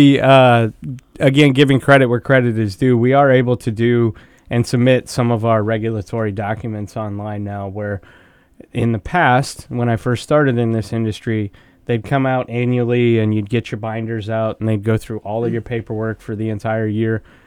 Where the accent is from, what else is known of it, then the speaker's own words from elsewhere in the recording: South Dakota, United States; moved away; but I came here from South Dakota, don't you know, again.